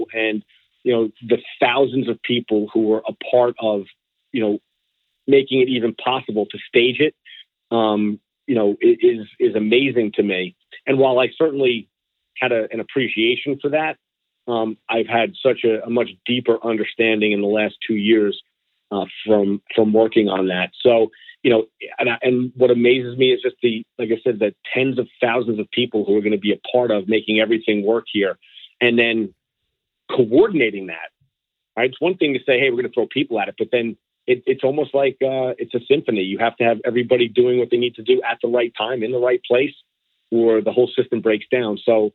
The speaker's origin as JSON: {"language": "English", "region": "New York", "country": "United States", "tie": "born or raised there", "said": "First of all, growing up in New York, playing hockey"}